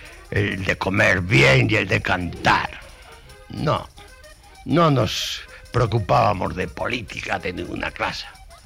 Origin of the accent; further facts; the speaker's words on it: Basque Country, Spain; now in Villarrubio, Spain; la provincia de Cuenca, ya soy medio vasco y medio de Cuenca, porque Cuenca me gusta, añoro Cuenca